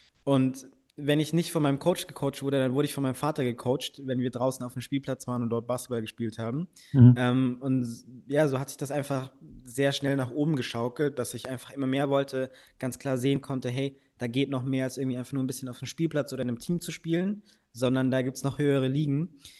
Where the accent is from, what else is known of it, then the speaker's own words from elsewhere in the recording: Bamberg, Bavaria, Germany; in meiner Kleinstadt Bamberg, wo ich herkomme